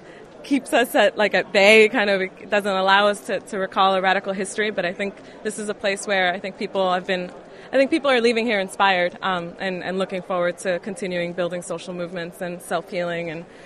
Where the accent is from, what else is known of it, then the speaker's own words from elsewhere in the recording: New York City, New York, United States; I'm from Queens, New York City.